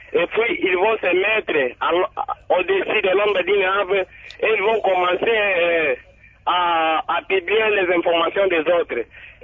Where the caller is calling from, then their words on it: Kindu, Maniema, DR Congo; Oui, ce problème-là de colportage est ici, est également ici chez nous à Kindu.